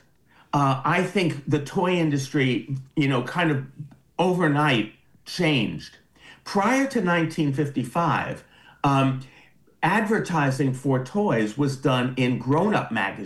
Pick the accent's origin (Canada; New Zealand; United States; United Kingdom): United States; New York; I grew up in New York.